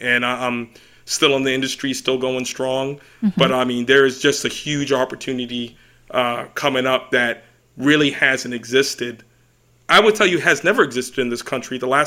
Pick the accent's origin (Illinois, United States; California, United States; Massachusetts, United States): Massachusetts, United States; I grew up in Massachusetts. People think Massachusetts is some bastion of tolerance.